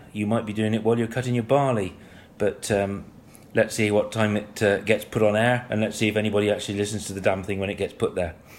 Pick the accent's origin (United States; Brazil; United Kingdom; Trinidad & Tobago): United Kingdom; West Midlands; I'm from Herefordshire and I'm the monitor farmer for the AHTB. I live on a mixed farm historically.